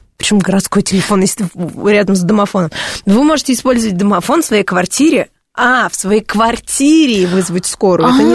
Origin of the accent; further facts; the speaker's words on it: Moscow, Russia; born there; Я родилась в Москве в 70-м на краю города.